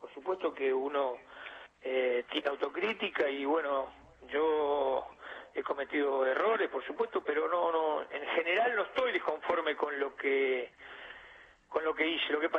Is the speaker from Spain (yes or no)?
no; Argentina; como argentino me parece que no corresponde una cosa así.